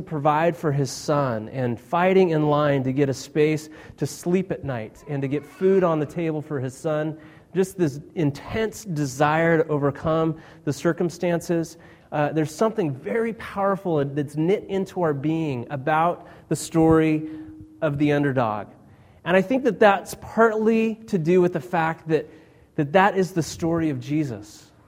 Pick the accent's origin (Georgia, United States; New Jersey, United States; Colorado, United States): Colorado, United States; born there; partly because I was born in Colorado, and so I grew up with that.